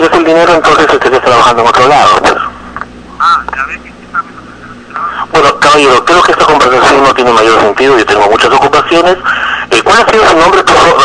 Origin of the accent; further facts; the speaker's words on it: Barranco, Lima, Peru; yo no soy de Miraflores, yo soy de Barranco.